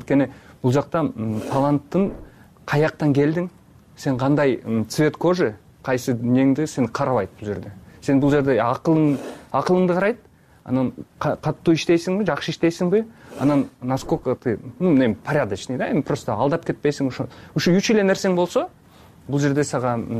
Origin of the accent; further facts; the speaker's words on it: Osh, Osh Region, Kyrgyzstan; moved away as an adult; Мен мисалы өзүм Оштон болом, жөнөкөй эле мектепти бүткөм Оштон.